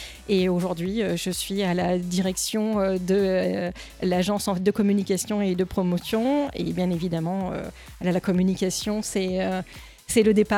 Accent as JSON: {"language": "French", "town": "Saint-Raphaël", "region": "Provence-Alpes-Côte d'Azur", "country": "France", "tie": "born or raised there", "said": "puisque je suis native de Saint-Raphaël."}